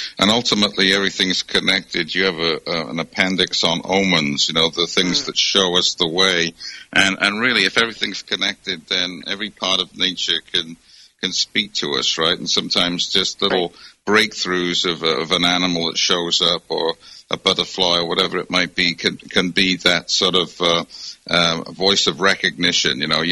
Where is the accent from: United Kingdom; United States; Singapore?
United Kingdom; Wales; I grew up in Wales and close to Ireland